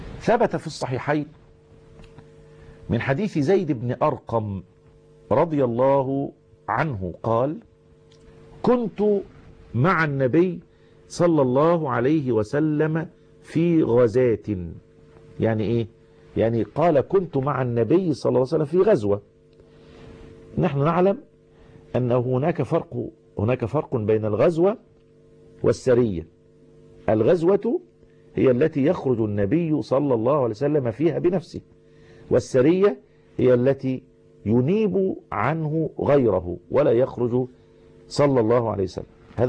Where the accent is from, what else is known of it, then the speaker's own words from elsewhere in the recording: Egypt; عندنا في مصر في حدود بلادنا؟